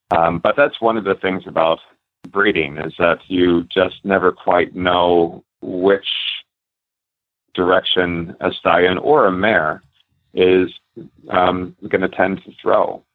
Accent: United States; Everybody over there knows that I'm an American, but at least now they can understand me.

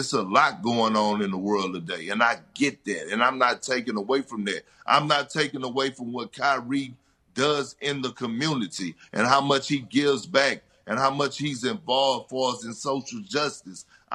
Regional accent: Texas, United States; I experienced more racism in my hometown area than I did in Boston, in Southeast Texas

